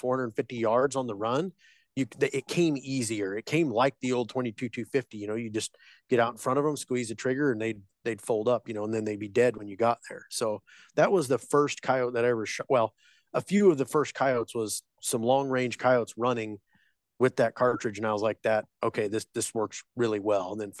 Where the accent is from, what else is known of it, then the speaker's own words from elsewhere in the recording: Wyoming, United States; So I grew up out in Wyoming, and I cut my teeth shooting coyotes with a 22-250 bolt gun